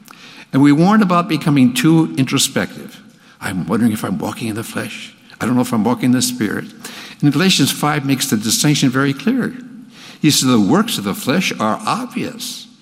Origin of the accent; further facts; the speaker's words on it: Hinckley, Minnesota, United States; As you know, my hometown is Hinckley, Minnesota, where the men are men and pansies are flowers and the women are slightly above average.